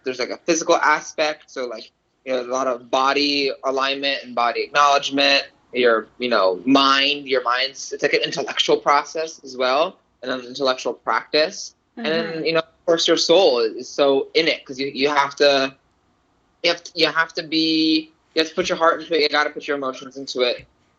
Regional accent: Queens, New York, United States; first language ro; English is a second language; I'm Romanian. I'm a Romanian American. Hey. So Romanian is my first language. But I grew up in Queens, in New York.

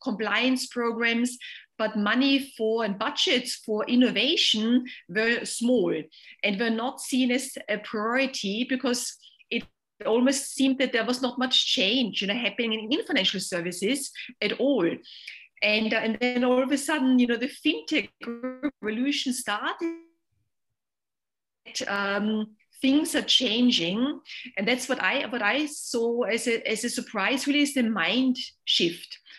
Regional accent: Austria; moved away as an adult; now in London, United Kingdom; And I am originally from Austria, so I came to London, you know, more than 20 years to work in the financial services sector.

